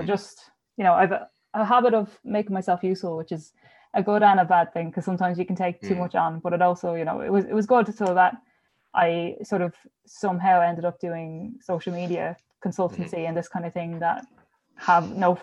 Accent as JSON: {"language": "English", "town": "Dublin", "region": "Leinster", "country": "Ireland", "said": "I'm originally from Dublin, so I did an undergrad in IT Blanchardstown in sports coaching."}